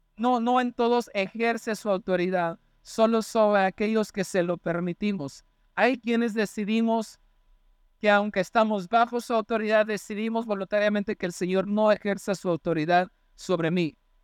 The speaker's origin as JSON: {"language": "Spanish", "town": "Coacalco", "region": "State of Mexico", "country": "Mexico", "said": "Voy a poner un ejemplo en Coacalco. Yo soy de Coacalco."}